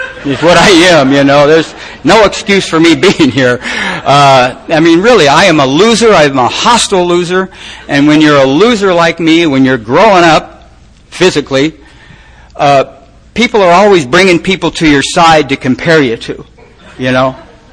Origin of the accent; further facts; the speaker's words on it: Detroit, Michigan, United States; born there; I was born in Detroit. I was a little city off there, Pontiac, in St. Joseph Hospital.